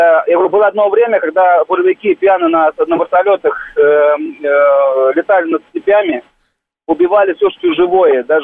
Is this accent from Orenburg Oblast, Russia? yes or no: yes; Orenburg, Orenburg Oblast, Russia; Я родом с Оренбурга.